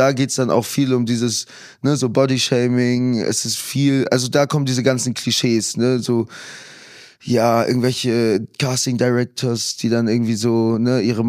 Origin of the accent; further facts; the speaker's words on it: Munich, Bavaria, Germany; gerade als Münchner